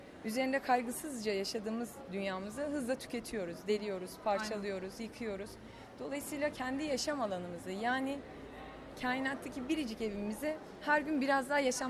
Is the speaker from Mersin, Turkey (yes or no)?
no; Istanbul, Turkey; born there; 1983 yılında Haziran ayında İstanbul'da doğdum